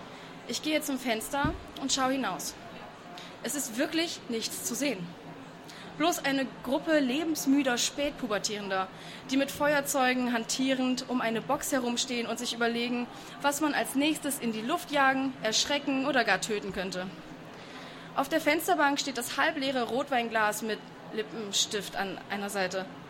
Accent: Hanover, Lower Saxony, Germany; Ich komme aus Hannover

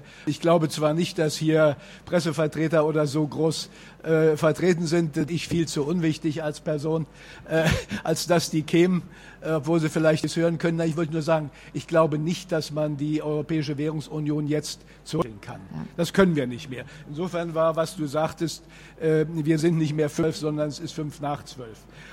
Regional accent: Germany; für uns als Deutsche gut ist.

